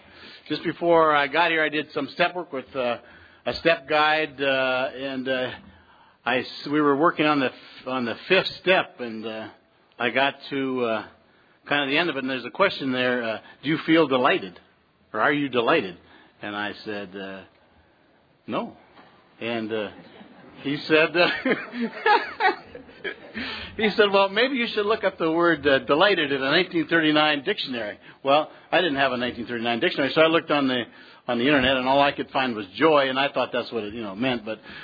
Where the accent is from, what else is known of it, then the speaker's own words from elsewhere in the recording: Phoenix, Arizona, United States; I'm from Phoenix, Arizona.